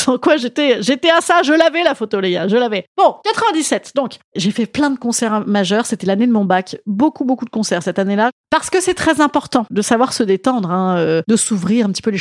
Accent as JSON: {"language": "French", "town": "Rouen", "region": "Normandy", "country": "France", "said": "moi, je suis originaire d'Arouan. De Rouen, ça veut dire, voilà, Arouan, on dit d'Arouan, c'est du rouennais."}